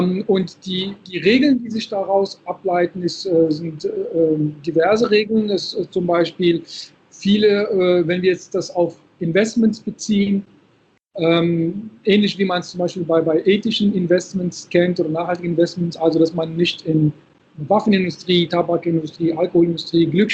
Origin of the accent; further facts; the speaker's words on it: Morocco; wie jetzt Marokko, wo ich herkomme